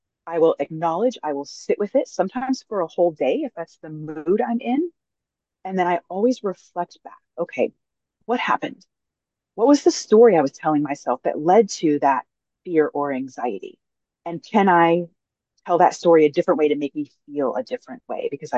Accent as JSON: {"language": "English", "town": "Chicago", "region": "Illinois", "country": "United States", "tie": "born or raised there", "said": "I grew up in Chicago. I get it."}